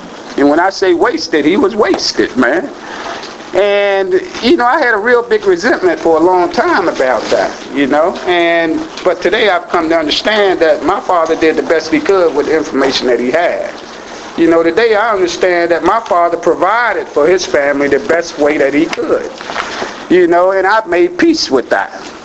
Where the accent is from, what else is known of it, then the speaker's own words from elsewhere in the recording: Fort Pierce, Florida, United States; I was born and raised here in Fort Pierce.